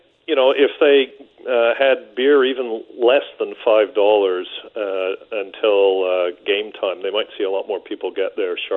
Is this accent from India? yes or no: no; England, United Kingdom; I grew up in England.